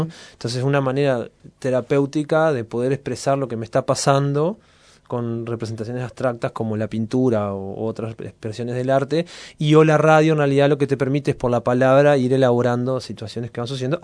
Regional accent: Fray Bentos, Río Negro, Uruguay; yo soy de Fray Bentos, ¿no?

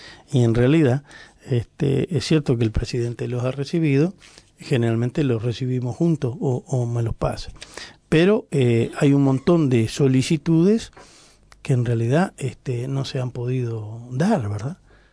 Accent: Uruguay; En nuestro país, es una característica que somos pocos uruguayos, ¿verdad?

